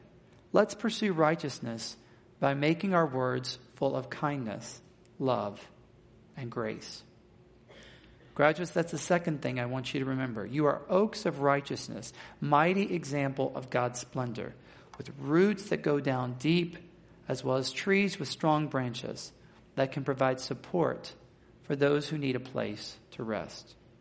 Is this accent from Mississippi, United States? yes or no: yes; Mississippi, United States; I grew up in Mississippi where we have lots of live oaks and water oaks